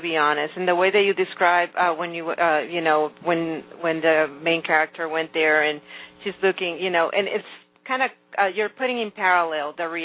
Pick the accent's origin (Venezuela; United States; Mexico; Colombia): Venezuela; that I grew up with in Venezuela